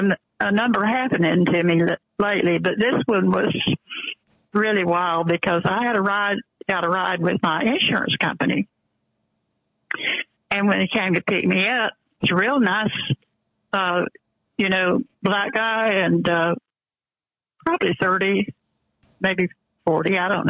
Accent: the South, United States; I'm a Southerner. And I said, you can't tell me anything about Southern history.

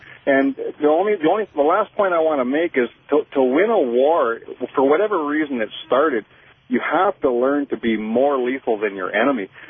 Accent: Canada; being Canadian, I'm not really supposed to influence your elections in any way, shape, or form.

